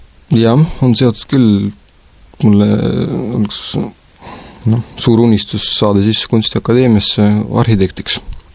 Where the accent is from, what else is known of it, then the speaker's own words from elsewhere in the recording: Kuressaare, Saare County, Estonia; also born or lived in Tallinn; minu ema on rahvuselt valgevenelane ja isa on mul ukrainlane. Ja kui ma olin 6-aastane, siis ma emaga kolisin Kuressaarde ja siin hakkasin koolis käima.